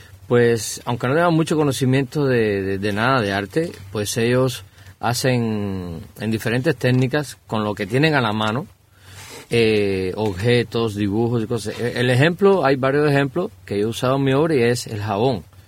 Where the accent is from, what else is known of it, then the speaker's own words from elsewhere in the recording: Cuba; also born or lived in Mexico; now in United States; Yo salí de Cuba en el 2005 a México. Estuve en México 8 años